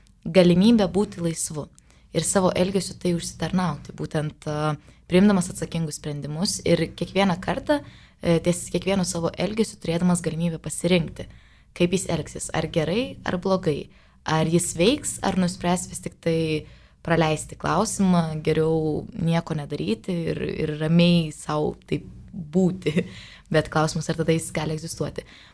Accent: Utena, Utena County, Lithuania; now in Vilnius, Lithuania; esu iš Utenos, šiuo metu studijuoju Vilniuje.

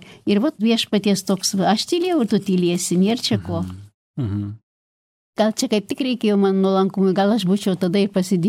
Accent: Samogitia, Lithuania; aš esu tokia stačiokė, aš esu žemaitė.

